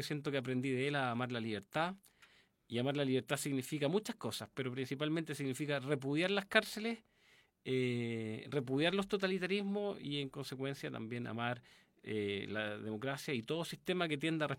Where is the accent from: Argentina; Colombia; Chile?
Chile; Valparaíso; De niño, yo viví en Valparaíso, tuve una familia bastante estructurada, sin mayores problemas